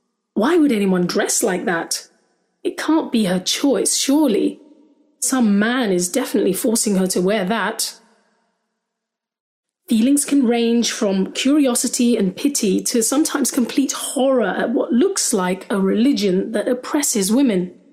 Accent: London, United Kingdom; I'm a journalist and I'm a Londoner.

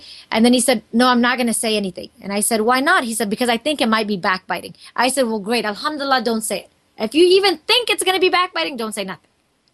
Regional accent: United States; We were raised in America since we were six. We did not have our faith growing up.

